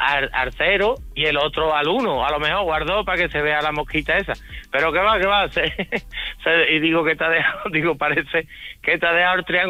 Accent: Seville, Andalusia, Spain

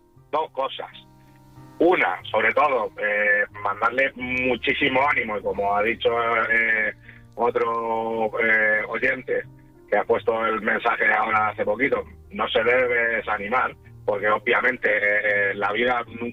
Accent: Las Palmas de Gran Canaria, Canary Islands, Spain; moved away as an adult; yo soy de Canarias, de Las Palmas de Gran Canaria.

